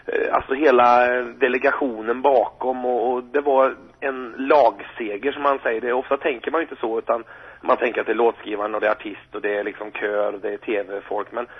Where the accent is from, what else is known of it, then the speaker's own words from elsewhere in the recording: Sweden; aldrig någon gång vi hörde under hela tiden att det inte var bra för att vi kom från Sverige